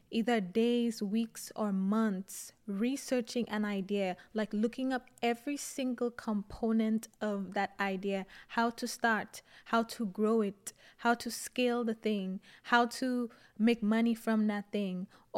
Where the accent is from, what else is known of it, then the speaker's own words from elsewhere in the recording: St. Lucia; I grew up in the Caribbean, in St. Lucia, for those of you who don't know.